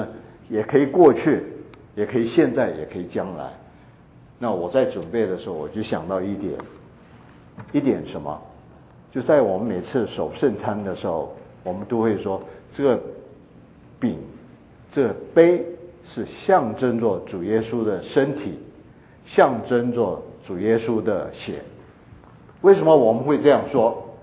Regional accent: China; 我们中国人比较不习惯。

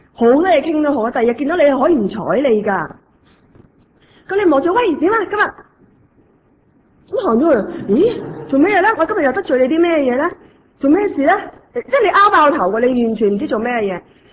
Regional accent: China; 我中國人嚟㗎

